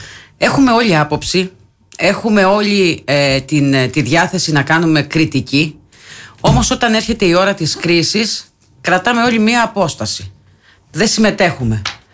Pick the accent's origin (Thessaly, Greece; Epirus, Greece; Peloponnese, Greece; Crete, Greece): Crete, Greece; Heraklion; Εγώ γεννήθηκα στο Ηράκλειο, μεγάλωσα στο Ηράκλειο, ζω στο Ηράκλειο.